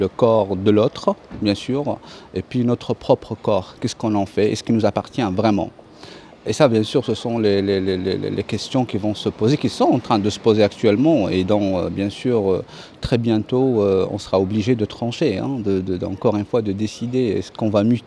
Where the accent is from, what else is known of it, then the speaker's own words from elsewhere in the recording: Tangier, Tanger-Tetouan-Al Hoceima, Morocco; French is a second language; moved away; moi je suis arrivé du Maroc, de Tanger, à faire des études en Italie